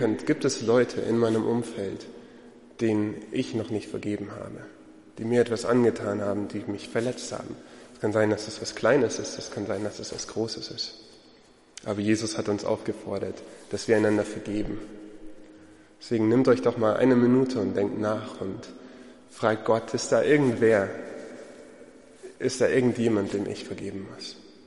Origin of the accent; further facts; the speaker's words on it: Uganda; now in Germany; wie vorhin schon gesagt, bin ich in Uganda aufgewachsen und bin erst, als ich ein bisschen größer war, zurückgekommen nach Deutschland.